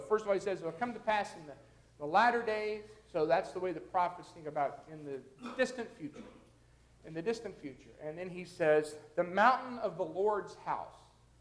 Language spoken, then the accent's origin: English; Lexington, Kentucky, United States; it looks a lot like the horse country where I grew up in Kentucky, right around Lexington.